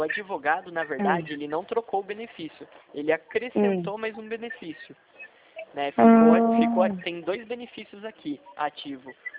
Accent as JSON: {"language": "Portuguese", "town": "São José dos Campos", "region": "São Paulo", "country": "Brazil", "said": "eu sou de São José dos Campos"}